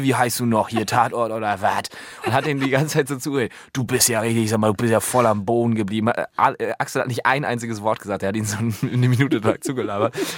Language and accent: German; Northern Germany, Germany; dass ich es als Norddeutscher auch trotzdem die Sätze noch verstehen kann